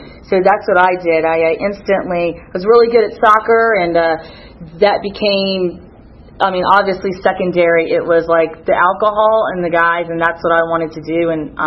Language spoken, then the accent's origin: English; Atlanta, Georgia, United States; I grew up in Atlanta, Georgia. I have two older sisters, obviously mom, dad, and then they split up, so I have a stepfather.